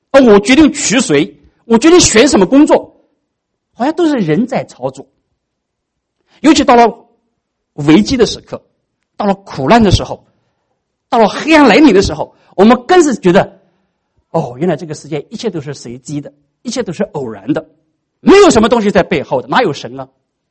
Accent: Northeast China, China; 按照我们东北人话，这是必须的，这是必须的

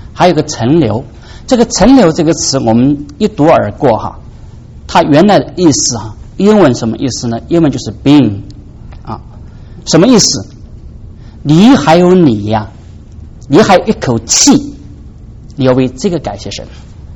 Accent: China; 感恩很简单，我们中国人呢是个懂感恩的人，中国人是个懂感恩的民族啊，中华民族啊。

